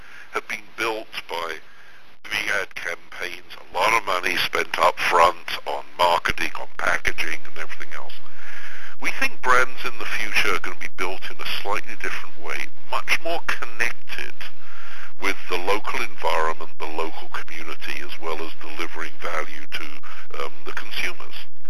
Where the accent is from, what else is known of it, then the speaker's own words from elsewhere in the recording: Canada; because we're Canadian.